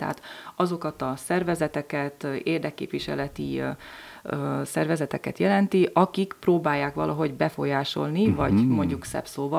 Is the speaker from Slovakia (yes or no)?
yes; Upper Hungary, Slovakia; mi felvidékiek vagyunk, utána szlovákiaiak, meg közép-európaiak és európaiak.